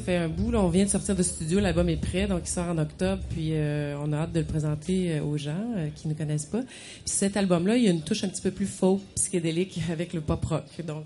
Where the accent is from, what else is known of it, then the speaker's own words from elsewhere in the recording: Montreal, Quebec, Canada; Oui, et on vient de Montréal, en fait, mais oui, c'est ça.